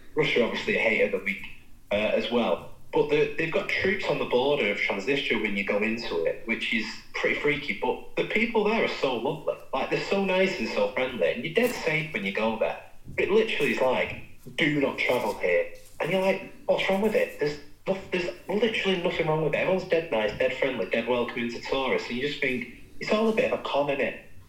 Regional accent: Ratcliffe, London, United Kingdom; he's from Aden, so I'm from Ratcliffe, so that explains a lot

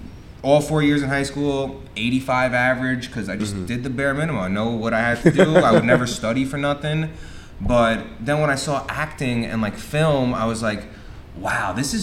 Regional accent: New Jersey, United States; also born or lived in Bronx, New York; So coming from the New York, New Jersey area, I tell everyone I grew up on the Hudson River because I'd just go back and forth between the two. I was born in the Bronx. My family moved over to Jersey when I was young

